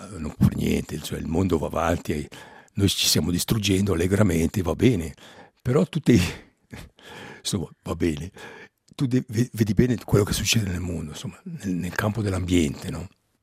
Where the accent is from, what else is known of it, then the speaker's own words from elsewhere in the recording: Ticino, Switzerland; accent: Mendrisiotto dialect; nel dialetto mio dialetto, che è quello del Mendrisiotto